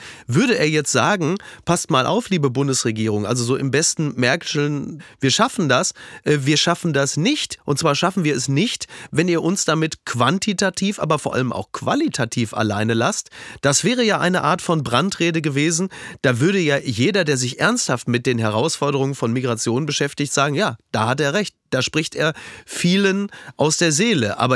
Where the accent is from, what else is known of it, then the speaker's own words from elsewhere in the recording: Castrop-Rauxel, North Rhine-Westphalia, Germany; ich fahre morgen nach Castrop-Rauxel in meine Heimat